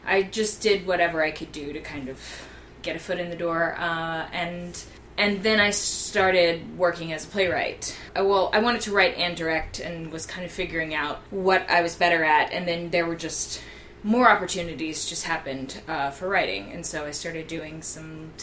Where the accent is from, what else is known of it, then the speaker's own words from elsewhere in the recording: Louisiana, United States; now in Chicago, United States; So I'm from Louisiana, like both of you guys, and I went to LSU, like both of you guys.